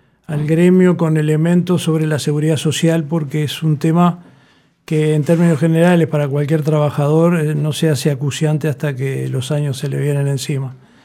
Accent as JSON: {"language": "Spanish", "country": "Uruguay", "said": "Como uruguayo yo también me siento privilegiado por la cobertura amplia que tenemos de seguridad social en el país"}